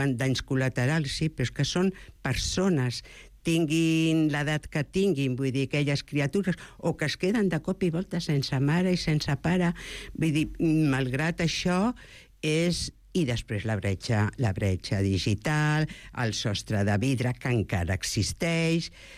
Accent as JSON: {"language": "Catalan", "region": "Catalonia", "country": "Spain", "said": "jo que vinc del Baix Llobregat"}